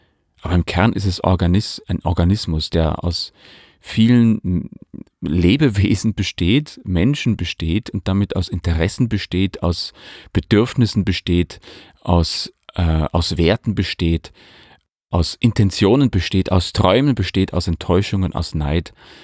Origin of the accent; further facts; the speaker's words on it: Bavaria, Germany; in der Position des Intendanten und Geschäftsführer der Landestheater Oberpfalz GmbH, also in meiner Heimat.